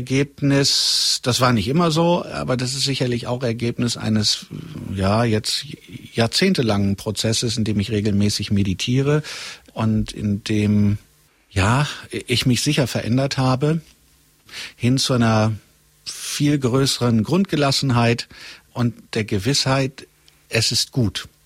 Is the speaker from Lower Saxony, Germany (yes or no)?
no; Gelsenkirchen, North Rhine-Westphalia, Germany; also born or lived in Möhnesee; Halb aus Gelsenkirchen. Und halb vom Möhnesee an.